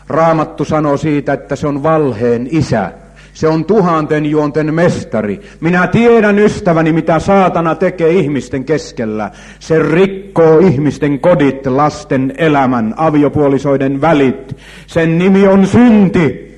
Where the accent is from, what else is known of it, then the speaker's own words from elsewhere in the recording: Kuopio, North Savo, Finland; born there; Minä synnyin Kuopiossa rakennusurakoitsijan perheeseen.